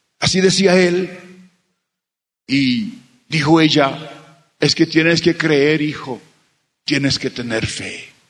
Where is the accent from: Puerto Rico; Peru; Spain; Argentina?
Puerto Rico; born there; Y ya él también había salido y estaba en Puerto Rico, donde yo nací.